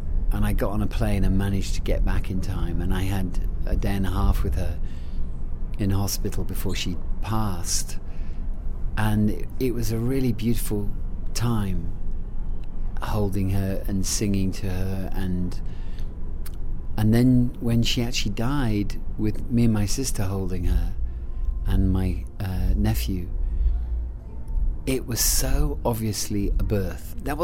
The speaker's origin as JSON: {"language": "English", "region": "England", "country": "United Kingdom", "lives_now": "Los Angeles, United States", "said": "Because I live in LA, I'm American, as well as being English."}